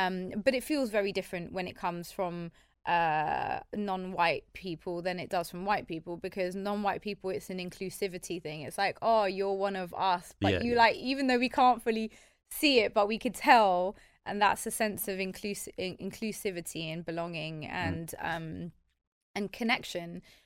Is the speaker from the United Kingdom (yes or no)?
yes; London, United Kingdom; I'm French and Irish in terms of my ancestry, but I was born in Camden here in the UK, in London. I'm a Londoner through and through. London has shaped me.